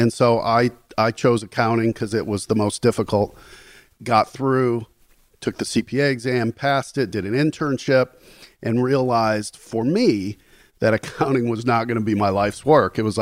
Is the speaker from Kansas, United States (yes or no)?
no; Gary, Indiana, United States; I think growing up in Gary and witnessing a town just decay, a town just go from something that was blue collar, but a great place to grow up, to a town now that people literally drive through. Whenever I say I'm from Gary, people look at me like, really?